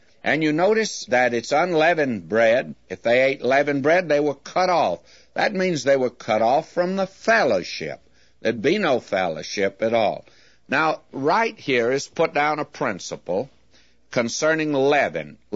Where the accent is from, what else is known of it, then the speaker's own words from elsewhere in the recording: Southern United States, United States; because I was brought up in the South.